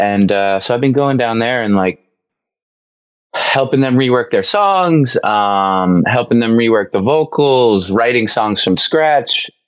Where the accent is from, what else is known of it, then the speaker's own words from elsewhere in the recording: New York, United States; I grew up on Long Island, we say, and I have nothing to do with the century plus old rivalry between the clubs and the city. I don't pretend to be Scouse.